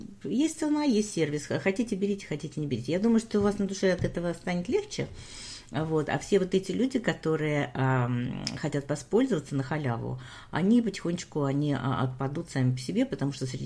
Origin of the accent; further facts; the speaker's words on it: Kyiv, Ukraine; Мы прошли по местам, где я выросла, на Крещатике были, жили прямо напротив главпочтамта, напротив Незалежности, вот этой площади.